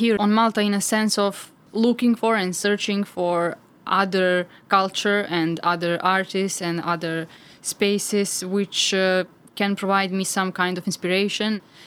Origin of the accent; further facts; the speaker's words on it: Belgrade, Serbia; English is a second language; So, as you said, I'm coming from Belgrade. There I graduated on Belgrade University.